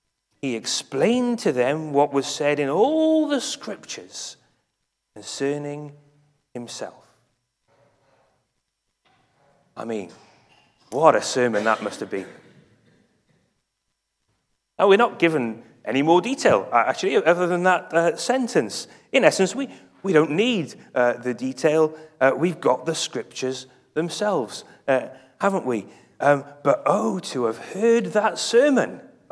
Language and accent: English; Cardiff, Wales, United Kingdom; I grew up in Cardiff, and when I was in year seven, back in 1994